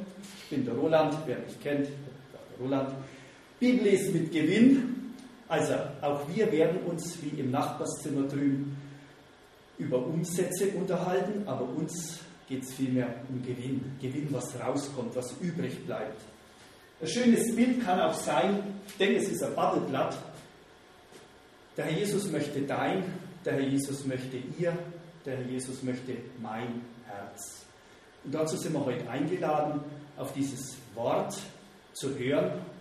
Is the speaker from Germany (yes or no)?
yes; Bernstein am Wald, Bavaria, Germany; ich sehe in die Täler nach Selbitz, Sängerwald, meine Heimat Bernstein, Schwarzenbach.